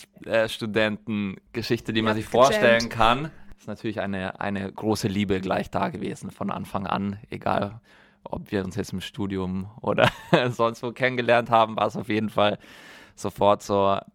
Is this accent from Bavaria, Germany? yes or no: yes; Bavaria, Germany; Aber ich bin aus dem Allgäu, was das R betrifft, ist wahrscheinlich da eine Mischung der Schuld daran. Weil meine Mutter ist aus der Schweiz, mein Papa ist im Allgäu geboren.